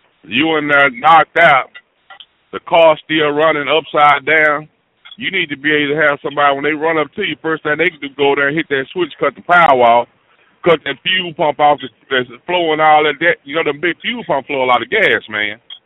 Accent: Oak Cliff, Texas, United States; I got to represent correctly because I'm from Oak Cliff, America.

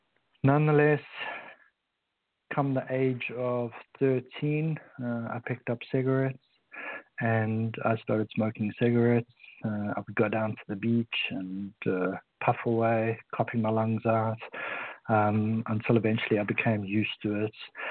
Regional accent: Harare, Zimbabwe; born there; So first of all, I was born in Rhodesia, which is now called Zimbabwe, in a city called Salisbury, which is now called Harare.

